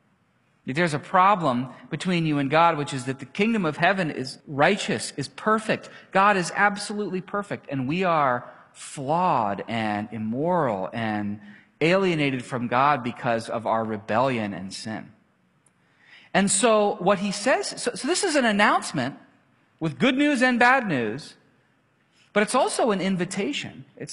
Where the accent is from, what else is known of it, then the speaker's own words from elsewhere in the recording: Ohio, United States; I always pictured the forest when I heard wilderness, because I'm from Ohio.